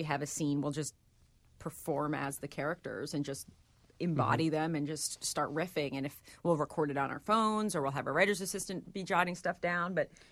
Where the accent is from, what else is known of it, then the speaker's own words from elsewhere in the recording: Massachusetts, United States; I grew up in Western Massachusetts.